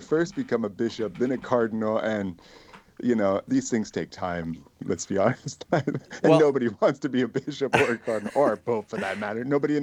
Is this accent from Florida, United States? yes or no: no; San Diego, California, United States; also born or lived in La Mesa; You know, I was born in La Mesa. I lived in San Diego for the first 12 years of my life. It would feel like coming home to me